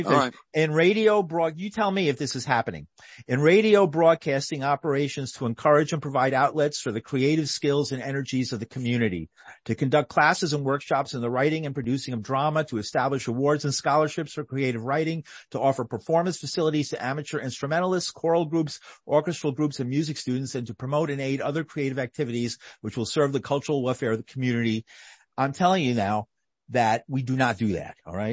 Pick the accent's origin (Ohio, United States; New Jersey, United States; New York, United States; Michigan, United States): New York, United States; Bronx; I remember that well. I grew up in the Bronx.